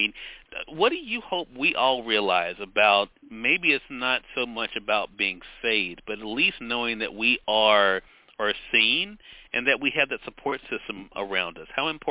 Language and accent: English; Mississippi, United States; I'm from Mississippi, glad to call it my home, even though I have lived other places.